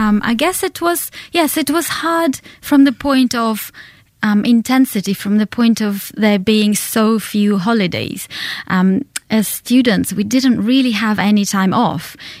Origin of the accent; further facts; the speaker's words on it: Siberia, Russia; English is a second language; moved away as an adult; now in New Zealand; I was born in Russia, and my family just found themselves, I guess, in New Zealand by chance.